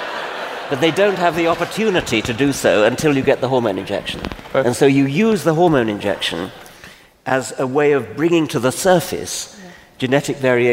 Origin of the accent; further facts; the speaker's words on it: Kenya; born there; I was born in Kenya.